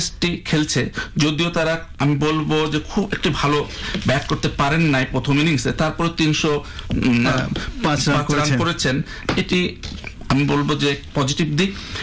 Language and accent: Bangla; Bangladesh; now in Brisbane, Australia; আমি মনে প্রাণে একজন বাংলাদেশি, তো বাংলাদেশ যখন যে টিমের বিরুদ্ধে খেলে আমি বাংলাদেশকে সবসময় সাপোর্ট দিই।